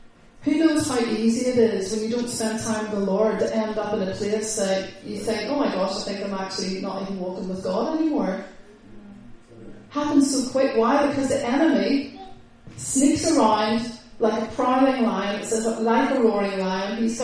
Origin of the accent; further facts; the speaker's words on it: Ireland; I'm an Irish woman. I'm a fighter.